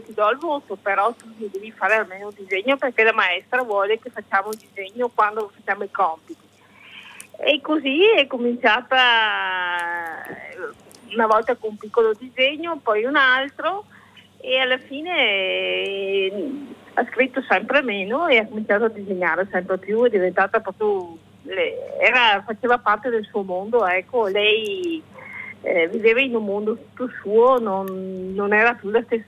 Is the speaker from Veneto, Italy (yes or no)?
yes; Veneto, Italy; prima era la classica donna, diciamo, veneta, perché noi siamo veneti